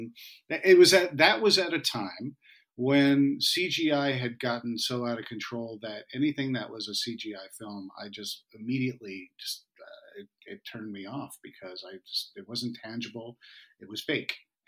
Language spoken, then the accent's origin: English; New England, United States; growing up in New England, you know, where it could just rain at the, you know, turn of a dime